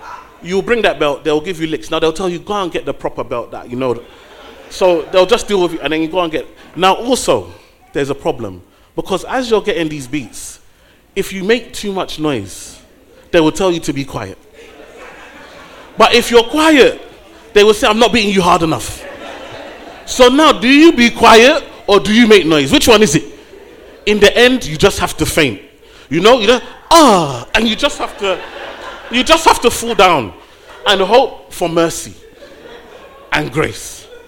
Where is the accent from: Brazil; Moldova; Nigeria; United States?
Nigeria; And so being Nigerian, it's not, you know, you don't get beats the normal way.